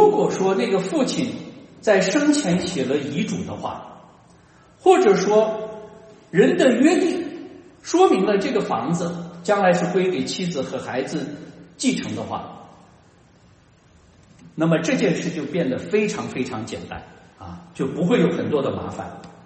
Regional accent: China; 那么或许我们中国人就会想当然

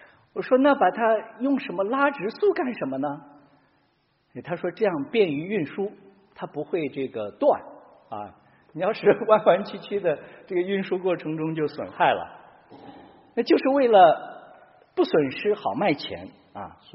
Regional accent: Northwest China, China; 我们西北人把土豆叫洋芋啊

